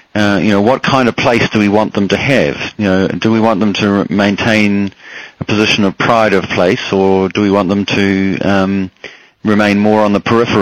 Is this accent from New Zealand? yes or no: yes; New Zealand; I come from New Zealand